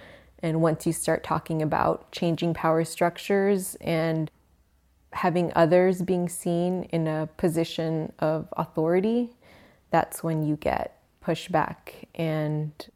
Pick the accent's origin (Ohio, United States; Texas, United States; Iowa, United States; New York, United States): Texas, United States; Austin; So I grew up in Austin, in East Austin in particular